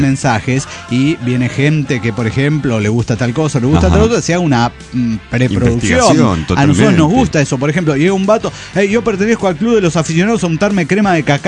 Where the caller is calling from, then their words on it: Orizaba, Veracruz, Mexico; de Orizaba, México.